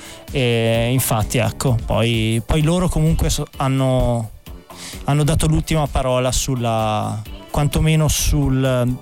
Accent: Trento, Trentino-Alto Adige, Italy; producer, io invece sono di Trento

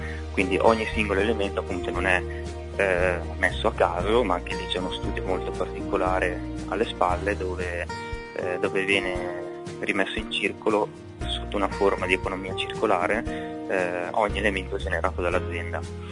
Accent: Lombardy, Italy; moved away; anziché tornare in Lombardia, la mia terra, diciamo, originaria

